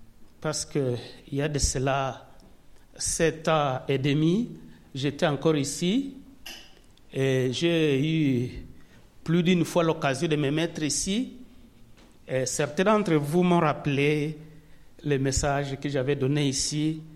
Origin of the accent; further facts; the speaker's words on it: DR Congo; Je viens du Congo et je suis pasteur